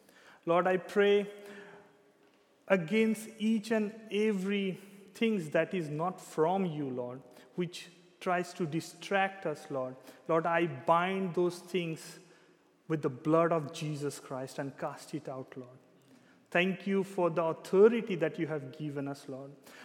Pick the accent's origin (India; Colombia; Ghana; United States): India; now in Zeist, Netherlands; I am basically from India, from where Eliza comes